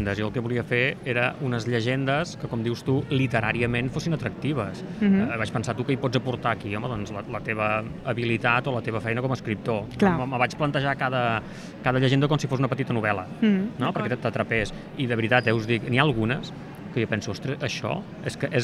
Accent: Calonge, Catalonia, Spain; Jo, mira, sóc de Calonge, no sé, no?

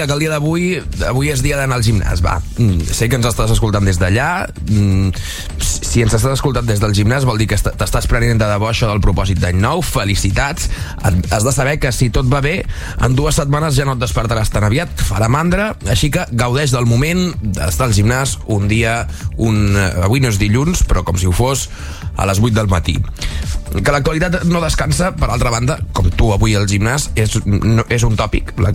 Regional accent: Catalonia, Spain; com que sóc empordanès

